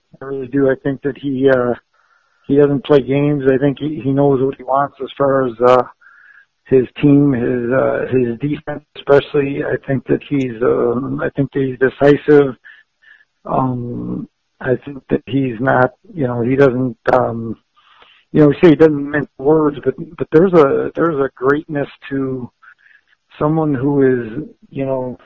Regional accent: Chicago, Illinois, United States; Growing up in Chicago, I don't know. I don't like the Brewers.

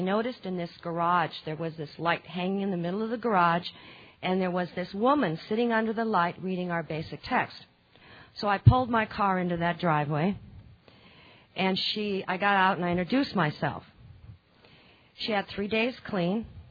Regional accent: Hawaii, United States; I'm from Hawaii. … I'm an addict?

